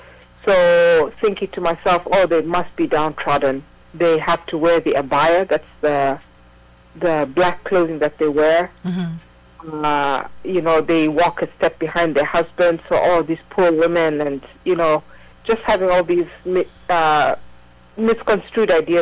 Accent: South Africa; also born or lived in Uganda; Yeah, born in Uganda, but grew up in South Africa.

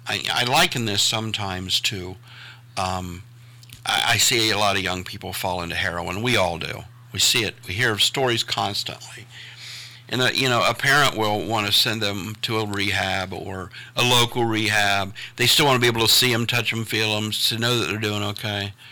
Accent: Hilliard, Ohio, United States; in the neighborhood surrounding me, I grew up in Hilliard

